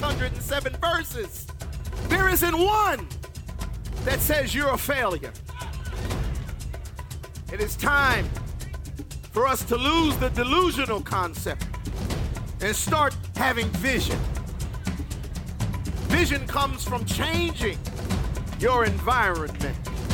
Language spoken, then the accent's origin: English; Philadelphia, Pennsylvania, United States; born there; I forgot that I was born in North Philadelphia.